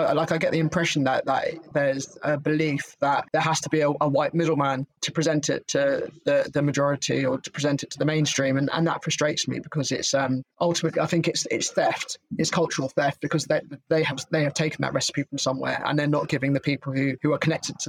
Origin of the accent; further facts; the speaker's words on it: South West England, United Kingdom; now in London, United Kingdom; even though I come from the West Country